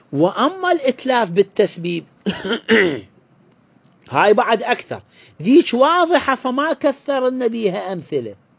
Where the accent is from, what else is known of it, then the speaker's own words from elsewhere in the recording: Iraq; هذا المصطلح عندنا بالعراق.